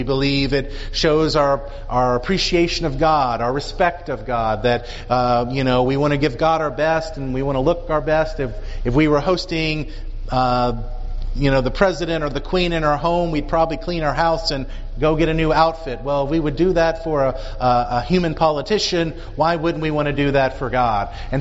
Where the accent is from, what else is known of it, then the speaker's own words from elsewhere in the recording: Georgia, United States; Growing up in the Deep South, for instance, the Blue Laws, that's takanot, right? Can't buy or drink alcohol on Sunday, right? I mean, that was in South Georgia.